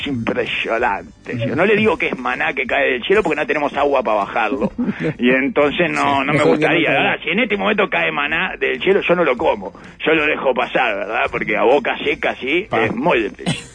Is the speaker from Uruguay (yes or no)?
yes; Uruguay; siendo uruguayo, ¿no?